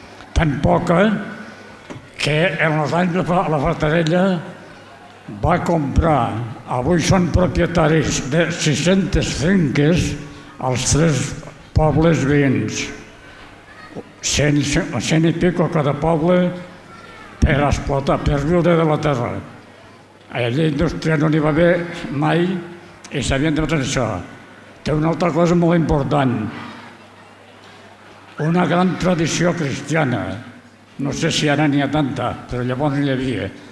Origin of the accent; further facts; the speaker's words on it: La Fatarella, Catalonia, Spain; soc de la Fatarella. Tinc 90 anys